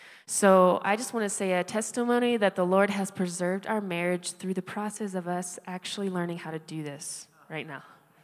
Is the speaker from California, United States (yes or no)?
no; Kansas City, Missouri, United States; We're from Kansas City.